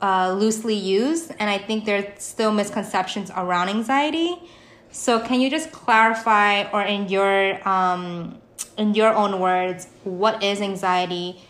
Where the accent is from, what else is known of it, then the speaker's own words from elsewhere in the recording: Brooklyn, New York, United States; I'm a native too, and I'm currently living in Brooklyn. So shout out to being a New Yorker.